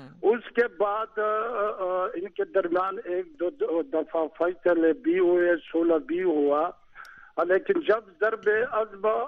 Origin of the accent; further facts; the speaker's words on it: Khyber Pakhtunkhwa, Pakistan; پہلے میں یہ وضاحت کر لوں کہ میرا تعلق جنوبی وزیرستان سے ہے